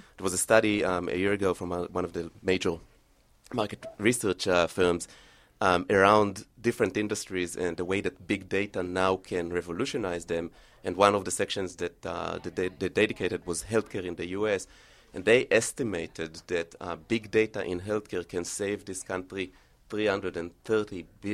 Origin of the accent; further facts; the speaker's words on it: Israel; English is a second language; now in United States; I'm semi-Americanized. I came here from Israel about 12, 13 years ago.